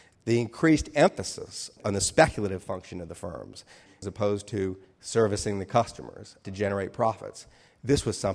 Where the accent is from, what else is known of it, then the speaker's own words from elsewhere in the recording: New Orleans, Louisiana, United States; I was raised in New Orleans. I was sent to Princeton where I studied art history.